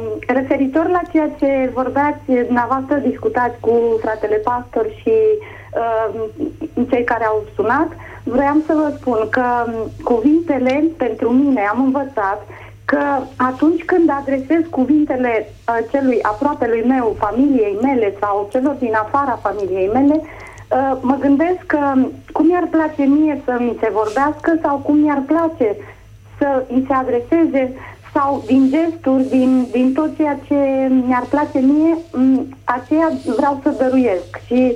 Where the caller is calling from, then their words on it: Romania; din Zaragoza, din Spania